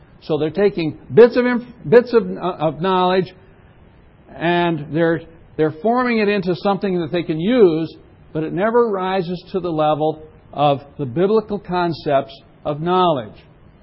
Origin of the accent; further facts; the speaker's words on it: Idaho, United States; You know, I came from Idaho, growing potatoes.